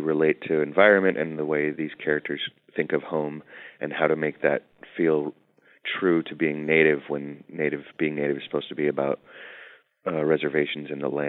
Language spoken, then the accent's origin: English; Oakland, California, United States; various different kinds of experience I had working in Oakland and growing up in Oakland.